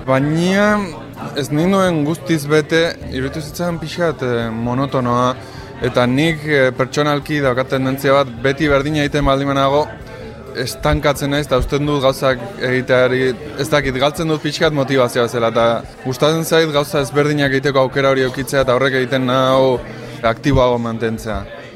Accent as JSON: {"language": "Basque", "town": "Irun", "region": "Basque Country", "country": "Spain", "said": "irundarra naiz, eta kazetaria berez"}